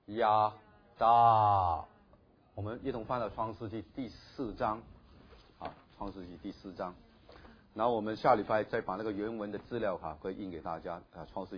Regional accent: China; 就好像我们中国人说，哎，这个人你放心，我认识他的。

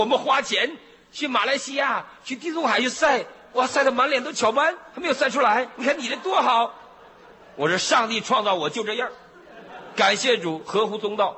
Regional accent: Los Angeles, California, United States; 你看我是洛杉矶的，我是 Laker 的球迷啊。

